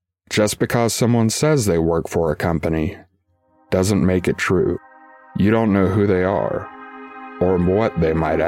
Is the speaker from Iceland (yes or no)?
no; Germany; For context, I'm from Germany, and the legal age to drink here is 16 for beer and wine, and 18 for liquors.